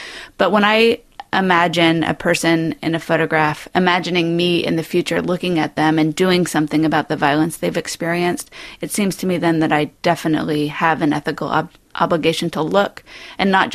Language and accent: English; Dallas, Texas, United States; also born or lived in New York City, United States; I did most of my growing up in Texas, in a town called Dallas.